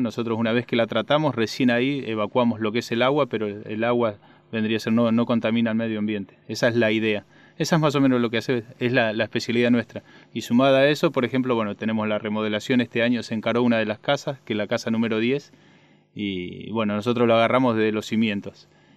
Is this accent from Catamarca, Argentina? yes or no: no; Buenos Aires, Argentina; soy de Buenos Aires, vivo en Capital ya hace varios años, vivo con mi hija, se llama Priscila.